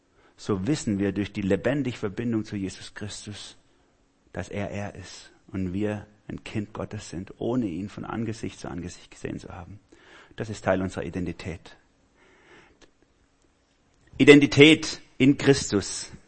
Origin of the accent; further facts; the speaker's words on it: Baden-Württemberg, Germany; Also ich bin Schwabe, falls ihr es noch nicht gemerkt habt.